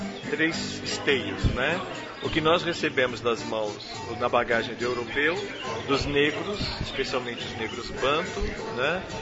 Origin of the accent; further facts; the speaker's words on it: Rio de Janeiro, Brazil; que é bem diferente da fluminense de onde eu venho.